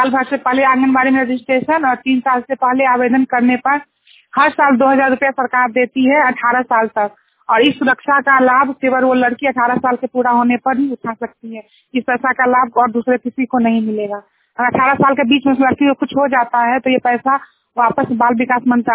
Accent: Gobarsahi, Bihar, India; मंगोली कदल पंचायत की रहने वाली हूँ, गांव गोबरसाही।

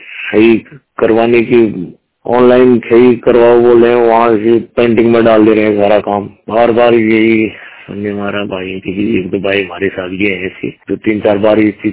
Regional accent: Uttarakhand, India; उत्तराखंड का रहने वाला हूँ।

